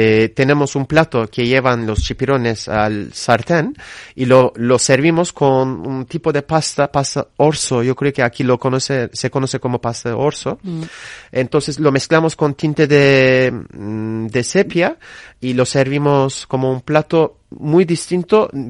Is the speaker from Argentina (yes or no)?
no; Turkey; Spanish is a second language; Yo soy turco.